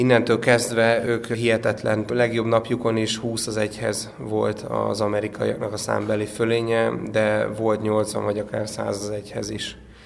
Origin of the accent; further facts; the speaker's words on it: Sopron, Győr-Moson-Sopron, Hungary; born there; én Sopron-bánfalvi születésű vagyok